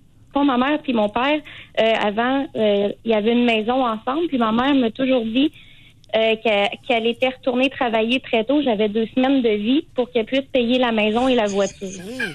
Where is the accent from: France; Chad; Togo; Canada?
Canada; Quebec City, Quebec; Ben, je viens de Québec, la ville de Québec.